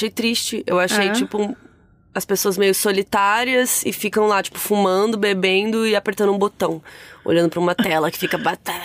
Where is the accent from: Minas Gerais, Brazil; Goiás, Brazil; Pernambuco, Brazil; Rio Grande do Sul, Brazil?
Rio Grande do Sul, Brazil; Rio Grande; born there; na cidade onde eu nasci. O caso aconteceu na cidade do Rio Grande, no Rio Grande do Sul, conhecida pela Praia do Cassino.